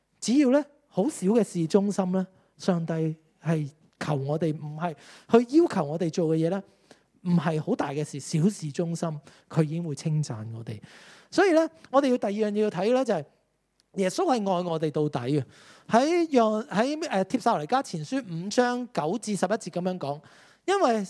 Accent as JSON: {"language": "Cantonese", "country": "Hong Kong", "said": "我哋香港人成日讲就系要赢喺起跑线"}